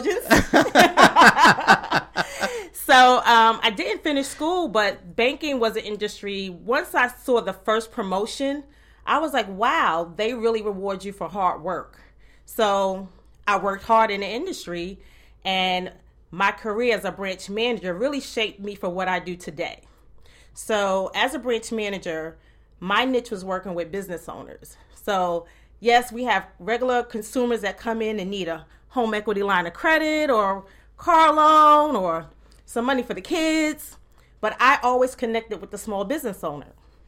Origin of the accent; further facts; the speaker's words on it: Brooklyn, New York, United States; now in Georgia, United States; I am a Brooklyn native, born and raised in Brooklyn, New York. I grew up there with my mom and dad and six siblings.